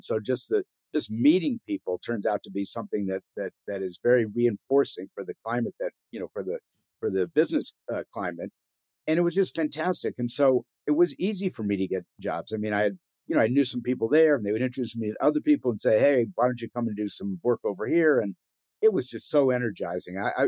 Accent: Missouri, United States; I always like to say the Midwest is a good place to be from. I mean, it was a wonderful place to grow up, community and all that sort of stuff.

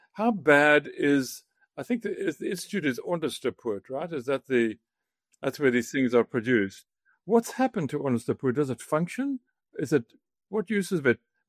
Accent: Eastern Cape, South Africa; because we're both from the Eastern Cape

